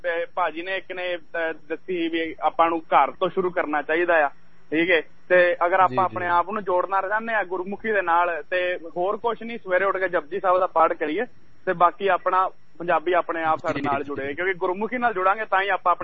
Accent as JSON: {"language": "Punjabi", "region": "Haryana", "country": "India", "said": "ਮੈਂ ਹਰਿਆਣੇ ਤੋਂ ਬਿਲੋਂਗ ਕਰਨਾ ਭਾਜੀ ਤੇ ਮੈਨੂੰ ਸਾਡੇ ਮੈਂ ਸੀਬੀਐਸਈ ਬੋਰਡ ਪੜਿਆ ਸੀਗਾ ਨਾ ਭਾਜੀ ਤੇ ਉੱਥੇ ਨਾ ਸਾਨੂੰ ਪੰਜਾਬੀ ਨਹੀਂ ਸੀਗੀ"}